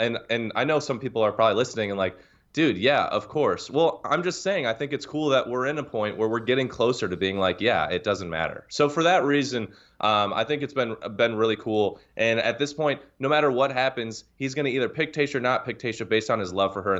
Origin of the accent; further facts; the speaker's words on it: Illinois, United States; I grew up in Illinois, what's the point of ruining for Miss Illinois? She's wearing my state on her, like, state pride